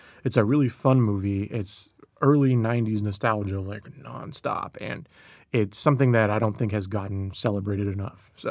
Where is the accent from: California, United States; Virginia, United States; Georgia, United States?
California, United States; San Diego; I'm from Scripps Ranch, and I grew up going to the Regal Mira Mesa. It used to be called Edwards Mira Mesa.